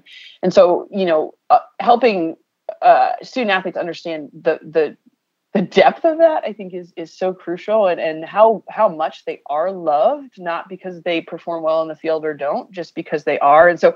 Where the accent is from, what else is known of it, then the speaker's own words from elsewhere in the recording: Connecticut, United States; I grew up in Connecticut, was on this particular track in New Britain, Connecticut.